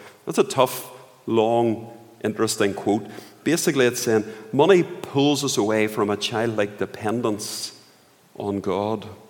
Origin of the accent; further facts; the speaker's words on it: Belfast, Northern Ireland, United Kingdom; I grew up in East Belfast, and I was a decent enough young person growing up.